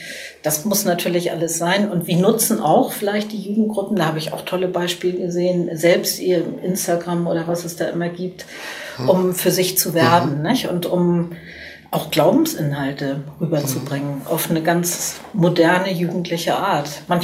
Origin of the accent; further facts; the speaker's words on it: Cologne, North Rhine-Westphalia, Germany; Und ich bin natürlich stolz als Kölnerin